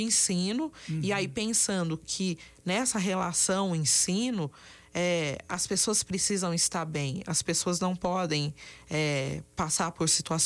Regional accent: Brazil; born there; nós, pessoas negras, que já nascemos aqui no Brasil

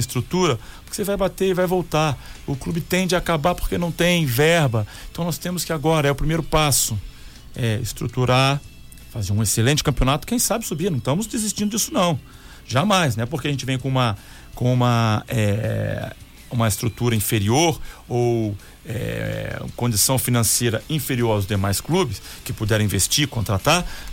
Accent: Rio de Janeiro, Brazil; eu voltei pro Rio de Janeiro, que eu sou natural do Rio de Janeiro.

